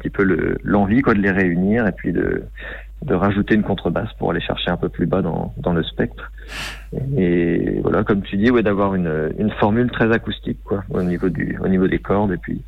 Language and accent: French; Paimpol, Brittany, France; born there; je suis né à Paimpol et maintenant j'habite un petit peu plus vers Brest, sur l'Envelec.